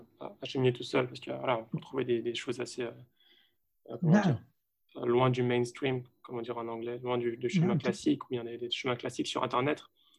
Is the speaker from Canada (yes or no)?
no; Lyon, Auvergne-Rhône-Alpes, France; moi, je viens de Lyon, donc à Lyon